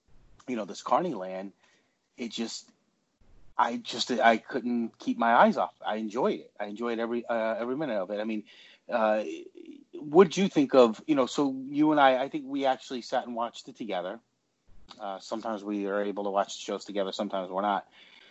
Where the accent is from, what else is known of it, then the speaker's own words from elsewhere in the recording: New York, United States; You know, I'm from New York, so you know me. I love that New York attitude.